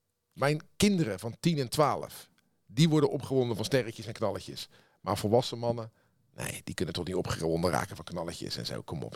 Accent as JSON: {"language": "Dutch", "country": "Netherlands", "said": "Maar dat komt natuurlijk ook omdat wij als Nederlanders totaal lak hebben aan gezag."}